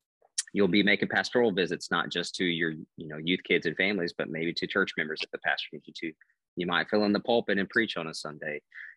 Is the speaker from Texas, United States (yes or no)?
yes; Lubbock, Texas, United States; I grew up in Lubbock, Lubbock Christian University grad